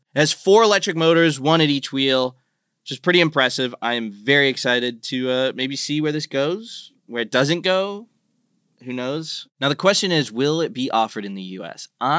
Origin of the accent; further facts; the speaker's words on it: Australia; I'm Australian and I lost my f***ing accent.